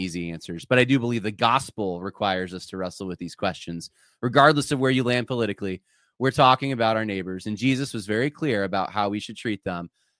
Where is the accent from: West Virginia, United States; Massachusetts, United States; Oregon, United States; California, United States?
California, United States; Los Angeles; some of you don't know this, but I'm from Los Angeles originally.